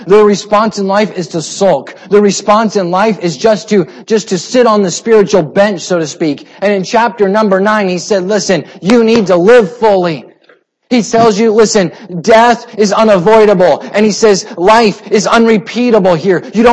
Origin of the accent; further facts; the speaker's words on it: Iowa, United States; I grew up in Iowa. I had relatives that had hog confinements.